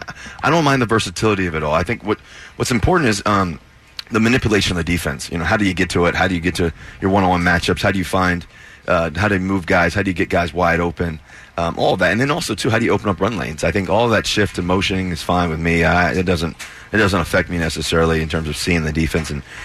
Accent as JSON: {"language": "English", "town": "Cincinnati", "region": "Ohio", "country": "United States", "tie": "born or raised there", "said": "I grew up. I was born in Cincinnati, Ohio, 1988."}